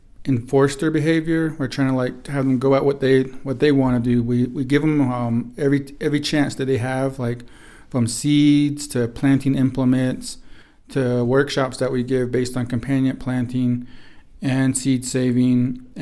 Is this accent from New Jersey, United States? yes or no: no; Black Mesa, Arizona, United States; and I'm originally from Black Mesa, Arizona, in the Four Corners, and I grew up dryland farming and raising livestock.